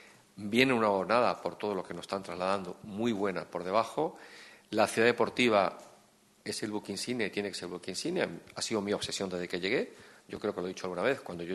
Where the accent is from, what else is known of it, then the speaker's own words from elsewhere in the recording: Málaga, Andalusia, Spain; Yo soy malagueño, como ustedes saben.